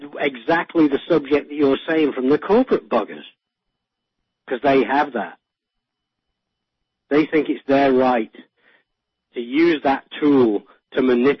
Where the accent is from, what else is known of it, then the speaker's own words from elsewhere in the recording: England, United Kingdom; born there; When I was a child, I was born in 1955 in England